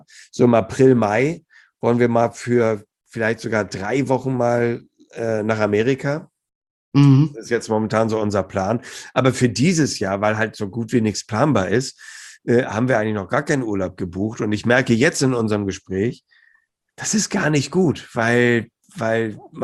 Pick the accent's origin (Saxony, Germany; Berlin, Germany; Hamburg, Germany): Hamburg, Germany; Also ich kann jetzt nur als Hamburger sprechen.